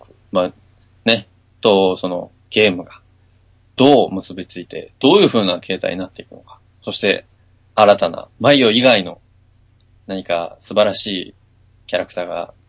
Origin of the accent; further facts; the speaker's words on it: Mie, Japan; 工場萌えツアーだって、発端はうちの地元ですからね。